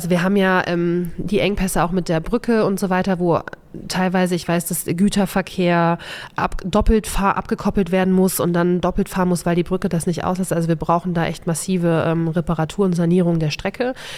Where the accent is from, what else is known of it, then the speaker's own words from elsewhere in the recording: Schleswig-Holstein, Germany; Ich komme ja ursprünglich aus dem Kreis Steinbock, deswegen weiß ich das, bei Glückstadt